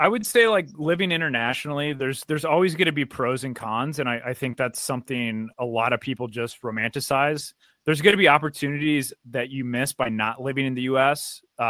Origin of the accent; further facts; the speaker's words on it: Wildwood, Missouri, United States; I'm from Wildwood, Missouri, so I really traveled a lot.